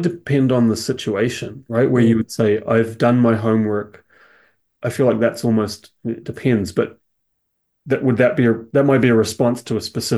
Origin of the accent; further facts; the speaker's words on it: New Zealand; accent: New Zealand; now in Canada; Because if I'm in Canada, my New Zealand accent kind of disappears. If I talk to my parents, it comes back.